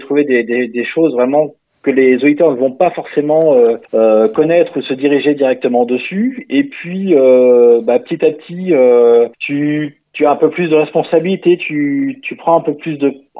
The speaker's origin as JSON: {"language": "French", "town": "Neuville-de-Poitou", "region": "Nouvelle-Aquitaine", "country": "France", "said": "j'ai bientôt 42 ans. Voilà, je suis de Neuville de Poitou"}